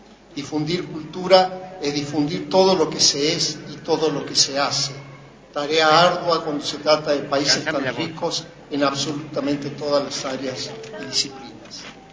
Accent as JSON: {"language": "Spanish", "region": "Catamarca", "country": "Argentina", "said": "si hay algo que caracteriza nuestra identidad como argentinos y particularmente como catamarqueños, es la multiculturalidad"}